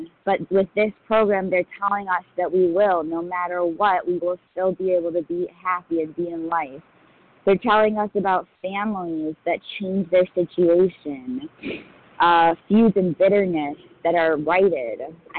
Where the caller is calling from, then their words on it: New York, United States; I'm calling from New York City.